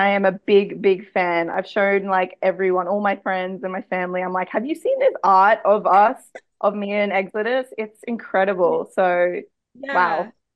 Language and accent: English; Australia; You know, I'm from Australia, but I do have Chinese roots.